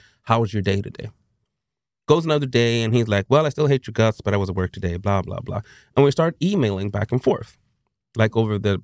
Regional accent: Sweden; growing up in Sweden during this time

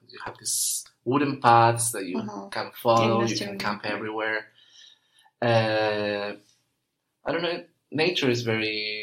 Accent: Cádiz, Andalusia, Spain; English is a second language; From the south, Cádiz. It's quite unknown, but maybe you know Seville, Malaga, or Gibraltar. They are nearby places.

